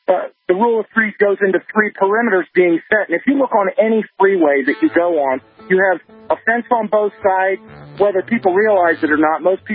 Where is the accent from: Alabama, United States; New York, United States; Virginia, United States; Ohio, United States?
Ohio, United States; I'm a hillbilly from Ohio.